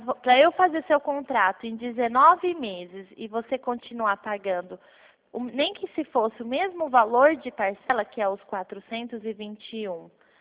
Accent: Birigui, São Paulo, Brazil; Não, eu não sou, eu sou de Birigui.

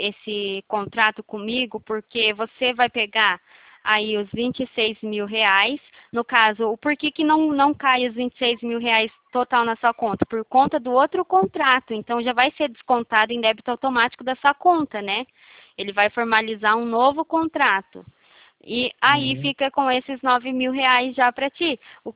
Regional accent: Curitiba, Paraná, Brazil; Eu sou de Curitiba

